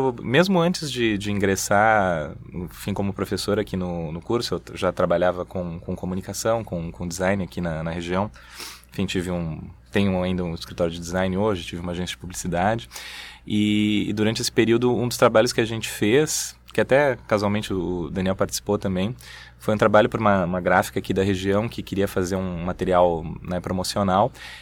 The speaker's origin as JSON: {"language": "Portuguese", "town": "Guarulhos", "region": "São Paulo", "country": "Brazil", "tie": "born or raised there", "moved": "as an adult", "said": "eu morei durante 20 anos, 21 anos em São Paulo, nasci em Guarulhos, em São Paulo, me mudei para cá. Agora há 15 anos, né, que eu vivo aqui, minha família é aqui do Sul"}